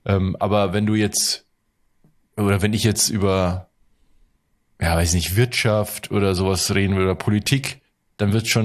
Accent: Germany; ich bin Deutscher, ich lebe hier in Deutschland. Ich muss nicht perfekt. Man darf schon hören, dass ich aus Deutschland bin.

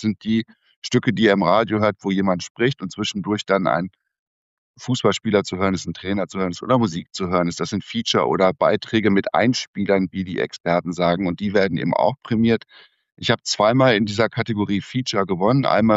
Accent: Rhineland, Germany; ich komme ja aus dem Rheinland oder lebe mittlerweile seit vielen Jahren im Rheinland

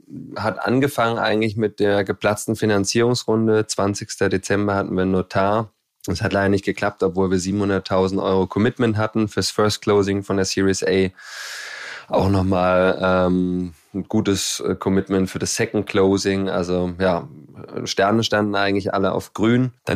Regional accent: Berlin, Germany; Ich bin ja Berliner, seit 40 Jahren hier am Start

